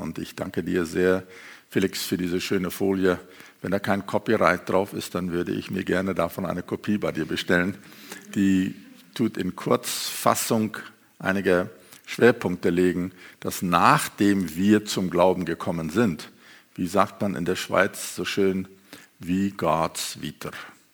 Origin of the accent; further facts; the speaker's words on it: South Africa; first language German; now in Europe; Ich bin in Südafrika geboren und aufgewachsen. Meine Vorfahren waren Missionare, die aus Deutschland nach Südafrika kamen. Deswegen bin ich deutschsprachig aufgewachsen, was eher unüblich ist für Südafrika.